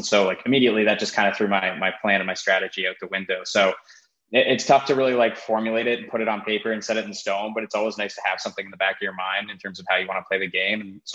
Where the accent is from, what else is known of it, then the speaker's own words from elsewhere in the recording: Ontario, Canada; I am from Canada. I'm from Toronto. I grew up like 45 minutes of Toronto. So I've kind of always been in the area.